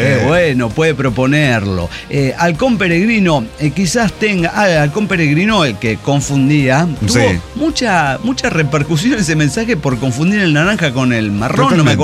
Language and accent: Spanish; Venezuela; moved away; yo los escuché desde Venezuela, país de donde yo provengo, de donde soy originario. Y recientemente logré salir debido a la situación que sufre el país